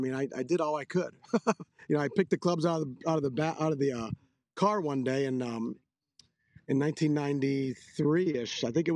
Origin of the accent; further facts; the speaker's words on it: Greensburg, Pennsylvania, United States; I'm from Greensburg, PA, so it was kind of matched.